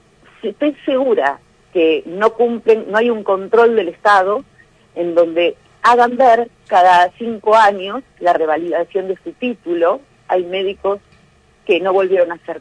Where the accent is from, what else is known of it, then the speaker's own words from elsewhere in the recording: Villa Gesell, Buenos Aires Province, Argentina; Somos de Villa Gesell.